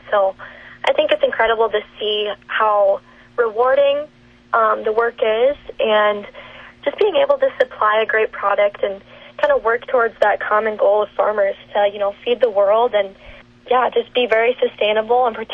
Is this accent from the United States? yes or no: yes; Worthington, Minnesota, United States; So I grew up in Worthington, Minnesota. I live on a dairy just south of there in Bigelow, Minnesota.